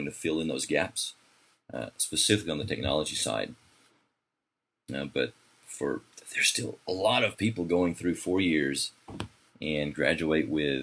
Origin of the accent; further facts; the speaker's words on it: Alabama, United States; born there; I was born in Alabama, so there's not too much going on. I mean, it's an awesome state